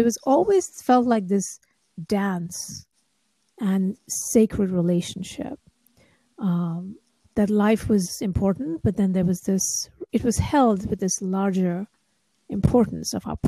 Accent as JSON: {"language": "English", "country": "India", "tie": "born or raised there", "said": "growing up in India also, there's a sense, and everybody understands and knows that everything has consciousness. And everything is sacred."}